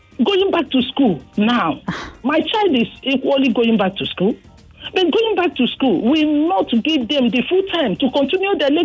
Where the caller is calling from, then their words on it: Okoko, Nigeria; I'm calling from Okoko.